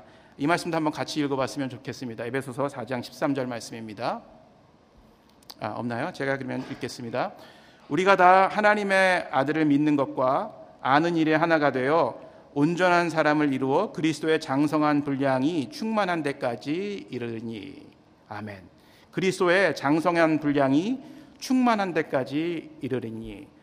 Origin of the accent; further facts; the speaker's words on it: Seoul, South Korea; 저는 어렸을 때 서울에서 태어나서 굉장히 부유하고 풍족한 가정에서 잘 성장을 하였습니다.